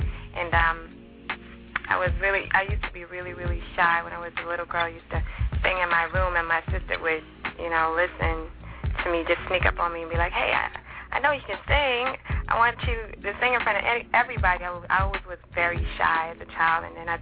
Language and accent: English; Amsterdam, North Holland, Netherlands; Yes, I was. Born and raised in Amsterdam.